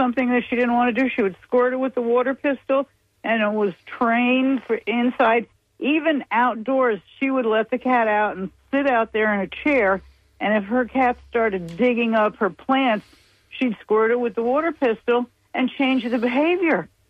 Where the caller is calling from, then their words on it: Sarasota, Florida, United States; I'm calling from Sarasota